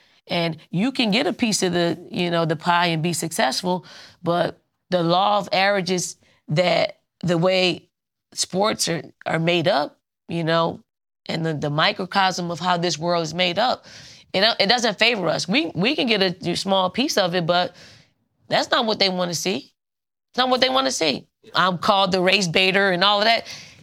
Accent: Philadelphia, Pennsylvania, United States; I'm from Philly. I'm from North Philly, so that's right.

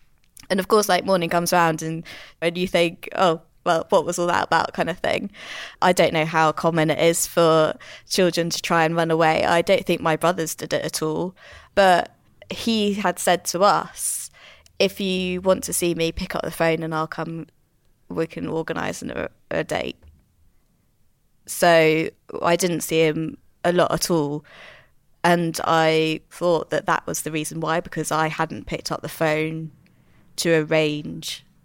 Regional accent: Portsmouth, South East England, United Kingdom; So my dad was in the Navy. So we grew up in Portsmouth.

